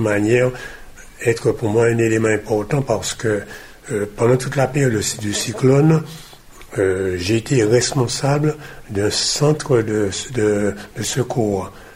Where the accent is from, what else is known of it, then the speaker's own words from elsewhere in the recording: Guadeloupe; En tant que Guadeloupéen, me sentant vraiment Guadeloupéen